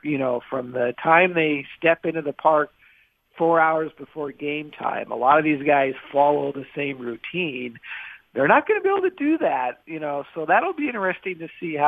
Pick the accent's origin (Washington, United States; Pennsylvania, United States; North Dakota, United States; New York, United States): Washington, United States; Seattle; John Olerud, I'm from Seattle. I actually saw him play in high school.